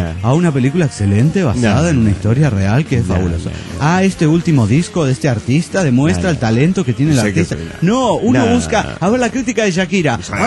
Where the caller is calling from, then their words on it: Cochabamba, Bolivia; de Cochabamba, Bolivia.